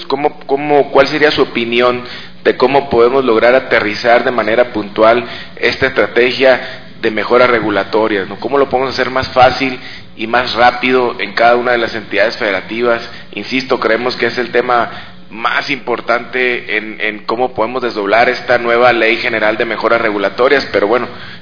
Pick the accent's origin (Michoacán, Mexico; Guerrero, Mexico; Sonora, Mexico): Sonora, Mexico; no vengo nada más yo de Sonora, sino vienen algunos compañeros